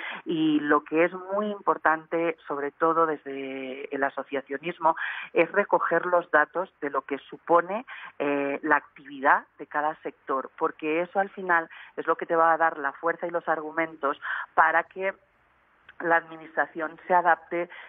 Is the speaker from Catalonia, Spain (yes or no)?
yes; Barcelona, Catalonia, Spain; En España se habla mucho, sobre todo en Barcelona, que es de donde yo vengo